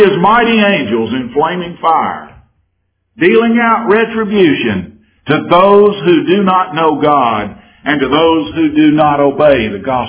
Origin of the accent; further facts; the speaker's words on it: United States; what my circumstances were when I was growing up in America.